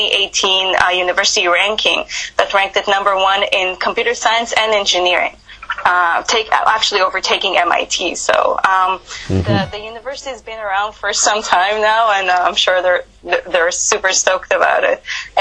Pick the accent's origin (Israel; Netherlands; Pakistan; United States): Israel; now in China; I come from Israel, born and raised there, and I've actually worked in Israel for some years in law.